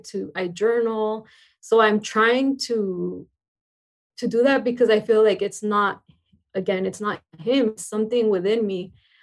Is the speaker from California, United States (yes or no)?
yes; California, United States; I'm from Imperial Valley, close to San Diego.